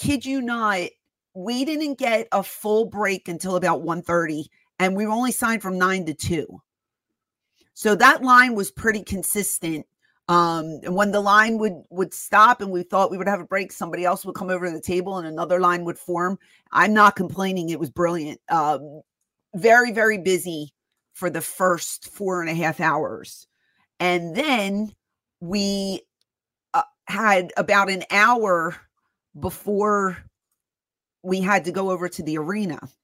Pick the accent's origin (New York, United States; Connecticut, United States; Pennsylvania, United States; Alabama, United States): Pennsylvania, United States; Philadelphia; born there; I've been there before because I was born in Philadelphia